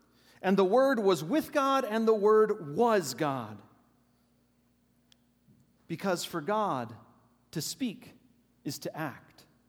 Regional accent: Texas, United States; Now, I was born and raised in Texas

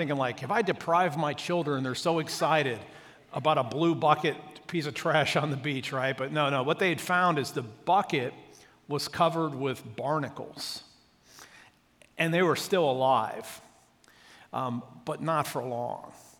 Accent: Akron, Ohio, United States; I grew up in the Methodist Church. I've been going to, went to Hope United Methodist Church in Akron, Ohio from the age of five.

